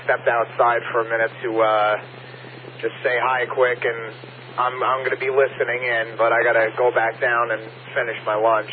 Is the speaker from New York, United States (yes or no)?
yes; Massapequa, New York, United States; I was telling you I was from Massapequa.